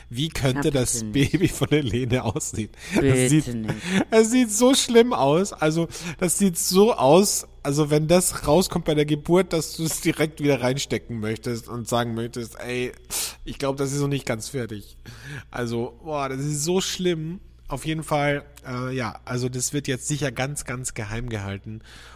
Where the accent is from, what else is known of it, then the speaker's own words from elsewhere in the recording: Austria; bei uns in Österreich gibt es genug Menschen, für die gibt es das sowieso nicht.